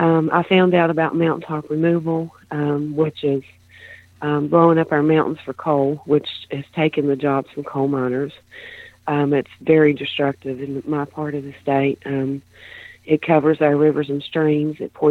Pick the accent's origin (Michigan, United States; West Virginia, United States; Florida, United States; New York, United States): West Virginia, United States; Mullins; I was born in Mullins, West Virginia. I was born a coal miner's daughter and granddaughter. I lived in a community called Iroquois.